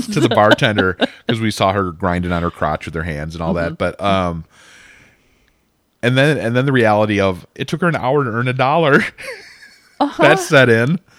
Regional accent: Minnesota, United States; and I said, oh, I'm from Minnesota.

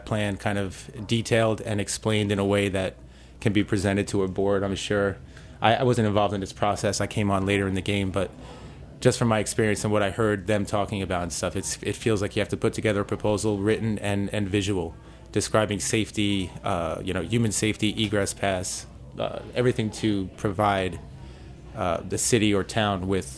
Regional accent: New York, United States; I'm from the Lower East Side, and a couple of my friends are messengers

